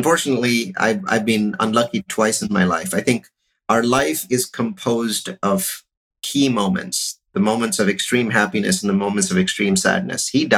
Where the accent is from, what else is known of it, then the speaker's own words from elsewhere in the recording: Mumbai, Maharashtra, India; now in Fremont, United States; I'm from Mumbai and technologist, nerd, came over from Mumbai directly to Fremont, California, which you know well because it's in the East Bay as well. And I've lived here ever since